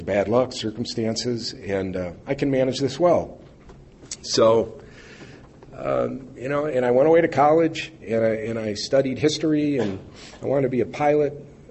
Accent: Evanston, Illinois, United States; when I was young, I grew up in Evanston, as Scott mentioned

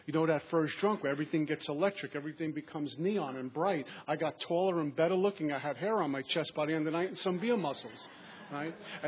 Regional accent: Brooklyn, New York, United States; My first drink came when I was about 14 years old. I grew up in Brooklyn.

